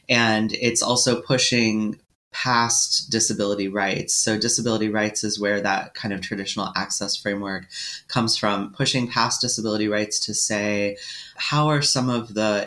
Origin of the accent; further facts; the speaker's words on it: United States; And I should say, and it may be obvious to your audience, that I'm from the United States.